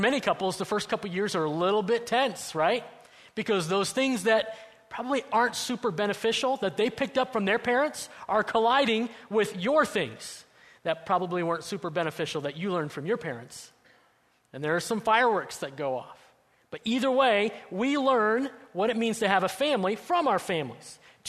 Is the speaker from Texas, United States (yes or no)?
no; Colorado, United States; I grew up in Colorado